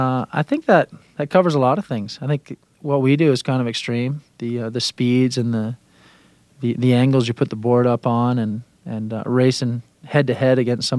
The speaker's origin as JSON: {"language": "English", "town": "Bend", "region": "Oregon", "country": "United States", "tie": "born or raised there", "also_born_or_lived": "Vail, Colorado", "said": "I was born in Colorado, in Vail, Colorado, but grew up in Bend, Oregon, and was an avid skateboarder in elementary and junior high."}